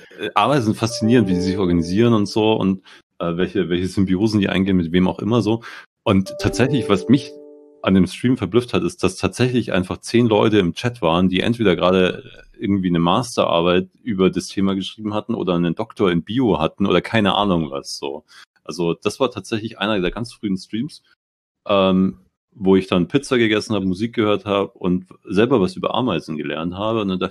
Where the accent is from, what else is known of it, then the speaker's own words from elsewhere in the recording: Munich, Bavaria, Germany; born there; Ursprünglich gebürtig in Minger in München für die Einheimischen.